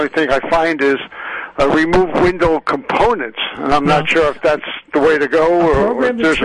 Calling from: Rochester, New York, United States; Rochester.

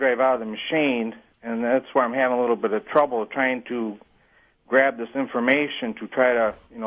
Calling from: McDougal, New York, United States; McDougal, New York.

